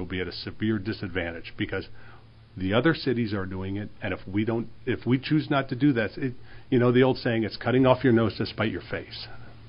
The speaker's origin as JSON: {"language": "English", "region": "New Jersey", "country": "United States", "tie": "born or raised there", "said": "the one thing with me growing up in New Jersey, I'm always going to be honest."}